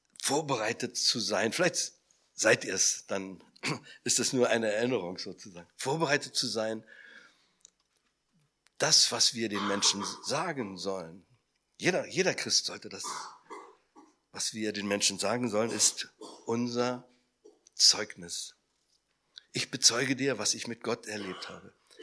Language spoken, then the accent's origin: German; Salzwedel, Saxony-Anhalt, Germany; Vor etwa 100 Jahren lebte in Salzwedel in der Altmark, wo ich herkomme, ich komme aus der Altmark